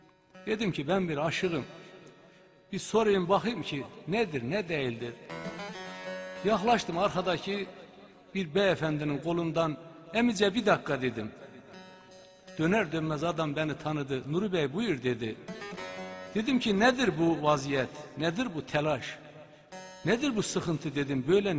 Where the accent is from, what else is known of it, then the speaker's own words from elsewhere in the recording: Kelkit, Gümüşhane, Turkey; Günlerden bir gün memleketim Gümüşhane'nin Kelkit'te şöyle caddede gidiyordum.